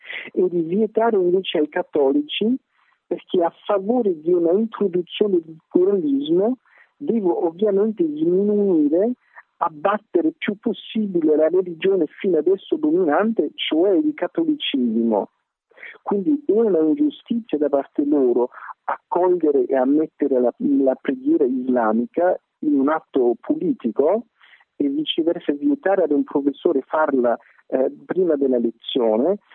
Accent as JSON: {"language": "Italian", "country": "Austria", "said": "Io vengo dall'Austria, che è pure un paese europeo e pure cattolico."}